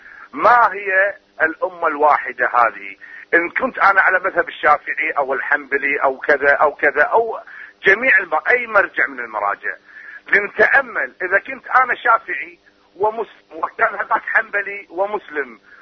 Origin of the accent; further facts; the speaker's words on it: Kuwait; وإحنا نحن من أهل الكويت ولعنا للكويت